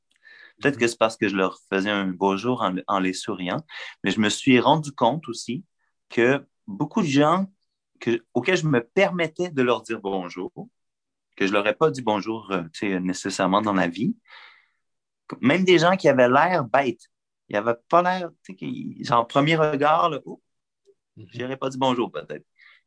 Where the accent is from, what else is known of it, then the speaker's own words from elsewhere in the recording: Montreal, Quebec, Canada; je savais, en tant que Montréalais, puis Montréalais d'origine depuis plusieurs générations